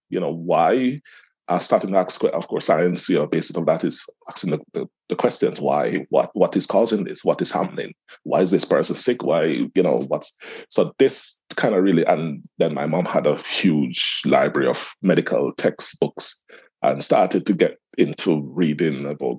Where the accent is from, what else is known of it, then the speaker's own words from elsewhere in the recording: Jamaica; I am a Jamaican by birth. Grew up in the tiny Caribbean island, many thousands of miles away from the UK. That was back in the mid-70s.